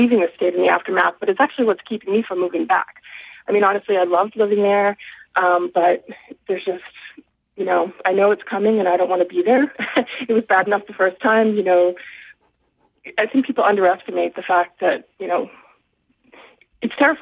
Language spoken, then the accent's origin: English; New England, United States; also born or lived in California; I'm from New England, but I've moved to California and back twice.